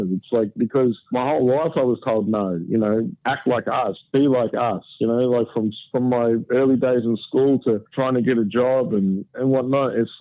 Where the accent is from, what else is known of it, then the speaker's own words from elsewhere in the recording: Shepparton, Victoria, Australia; I grew up in Punch of Victoria in Shepparton. It's a one nation national stronghold.